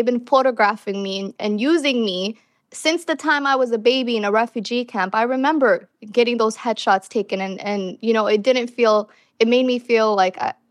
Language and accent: English; United States; Growing up in America, not seeing representation, not seeing anybody who dressed like me, looked like me